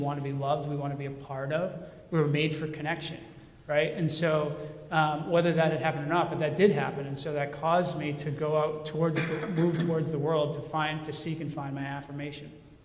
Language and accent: English; Massachusetts, United States; born there; Growing up, I was born in Massachusetts into a family I was loved very much.